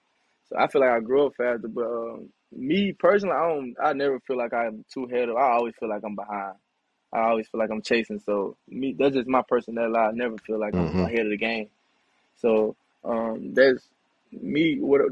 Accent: Alabama, United States; For me growing up, I'm from Alabama, so I watched Alabama State, Alabama A&M, but we used to go to the Magic City Classic and watch the band.

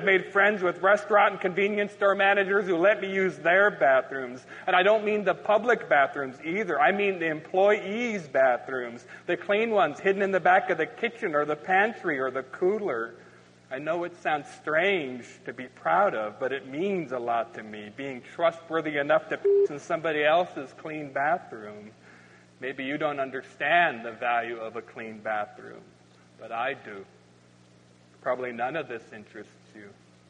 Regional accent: Spokane, Washington, United States; moved away as an adult; now in Seattle, United States; I grew up in Spokane, moved to Seattle 23 years ago for college

